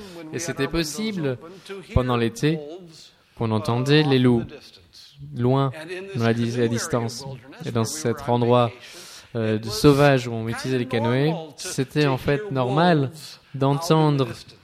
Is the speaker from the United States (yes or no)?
yes; Minnesota, United States; Donc on vient des États-Unis à l'origine, du Minnesota. Et le Minnesota est l'endroit des 10 000 lacs. Et proche de la frontière canadienne